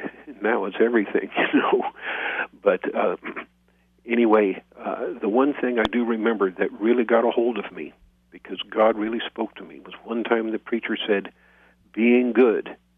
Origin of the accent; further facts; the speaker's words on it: Santa Rosa, California, United States; also born or lived in North Bend, Oregon; I was born July 4th, 1947, in North Bend, Oregon. And I grew up partly there in North Bend and then in Santa Rosa, California.